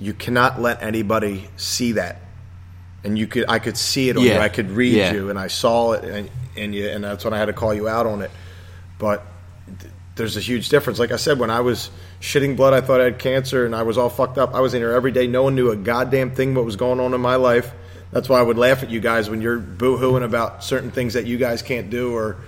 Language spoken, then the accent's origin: English; Ireland; I am Irish.